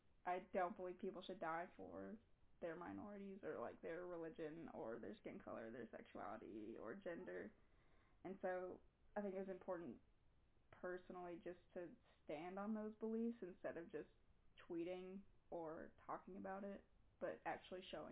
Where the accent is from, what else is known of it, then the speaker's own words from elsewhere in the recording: Georgetown, Kentucky, United States; born there; I'm 25, and I was born in Georgetown, Kentucky.